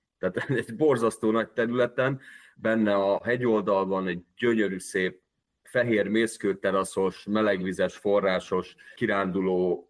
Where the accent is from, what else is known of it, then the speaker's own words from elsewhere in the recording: Hungary; főleg ha megtudják, hogy magyarok vagyunk.